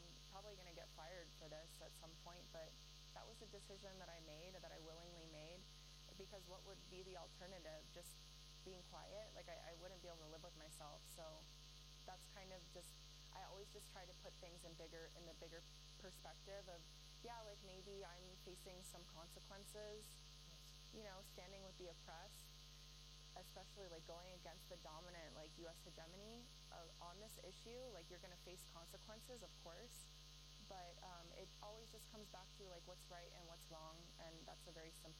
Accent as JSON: {"language": "English", "country": "United States", "said": "So I felt so much guilt being there as an American."}